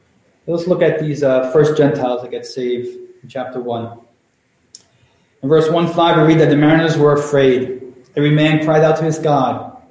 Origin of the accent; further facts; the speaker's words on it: Chile; English is a second language; Some years ago, I was in Chile, my home country.